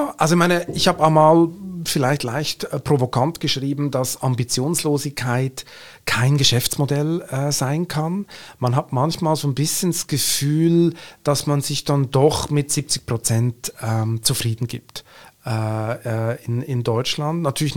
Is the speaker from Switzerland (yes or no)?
yes; Switzerland; Also wie man schon hört, ich komme aus der Schweiz